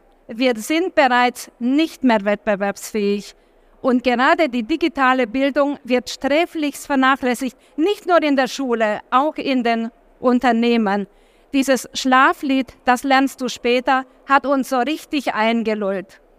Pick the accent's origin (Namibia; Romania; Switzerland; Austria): Romania; now in Germany; zwischen Deutschland und Rumänien, wo ich aufgewachsen bin.